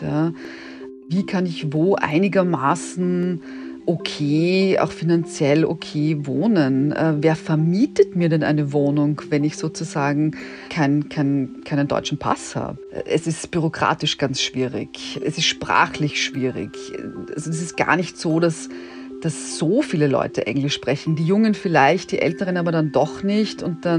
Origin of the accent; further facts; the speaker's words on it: Vienna, Austria; accent: Viennese; wenn ich meinen Mund aufmache mit meinem Wiener Akzent, dann ist das so, ach, naja, sie ist ja schon irgendwie süß.